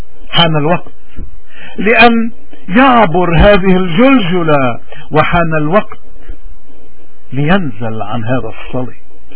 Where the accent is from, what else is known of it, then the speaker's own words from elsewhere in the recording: Lebanon; ومش راح توقف إلا ما نحن كمواطنين لبنانيين نسترجع حريتنا